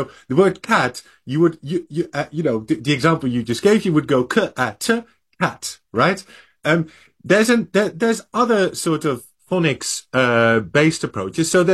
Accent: Netherlands; first language Dutch; English is a second language; when I think about the way in which I learned to speak Dutch, you know, I'm from the Netherlands originally

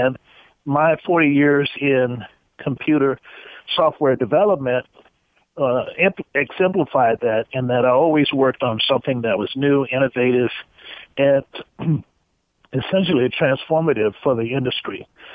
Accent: Richmond, Virginia, United States; I was born in Richmond, Virginia, also known as the capital of the Confederacy.

